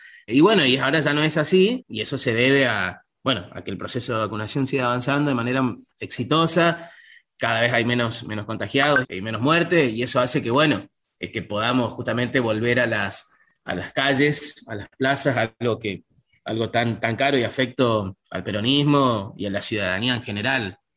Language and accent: Spanish; Argentina; como ciudadano argentino